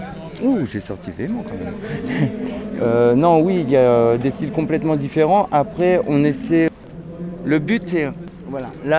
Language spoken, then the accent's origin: French; Tours, Centre-Val de Loire, France; moi je suis de Tours